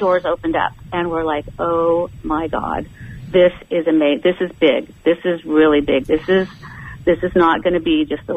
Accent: United States; I pay my taxes. And, I'm an American.

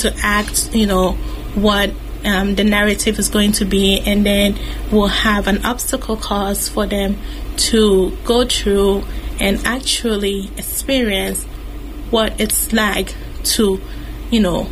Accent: Ghana; like I said, growing up in Ghana

